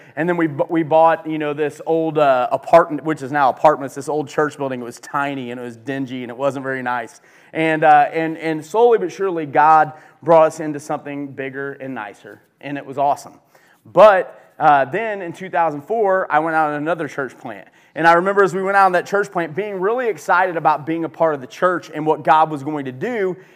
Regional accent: Illinois, United States; because I grew up over here on the Illinois side.

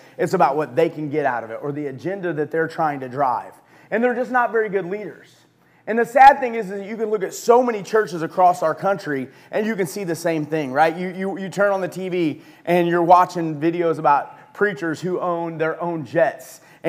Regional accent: Alton, Illinois, United States; So when I was a kid, I grew up in Alton, and we would drive over to Jamestown Mall.

